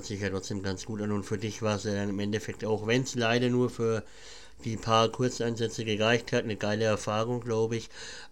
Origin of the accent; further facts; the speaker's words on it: Nuremberg, Bavaria, Germany; ich komme ja aus Nürnberg, aber da war der ja außerhalb von Nürnberg Schwabach auf dem Dorf.